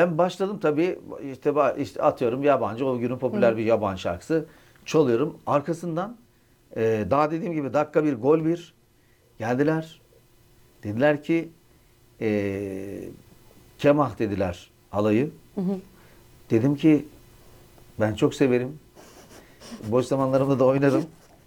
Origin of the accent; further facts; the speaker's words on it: Kemaliye, Erzincan, Turkey; Erzincanlıyız, Kemalıyız.